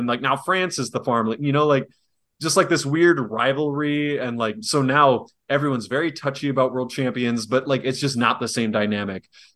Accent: United States; Americans are stupid. We're so American-centric.

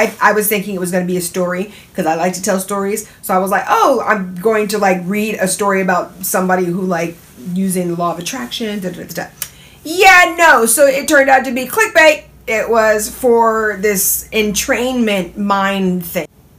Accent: California, United States; this place is different, because I came from Cali.

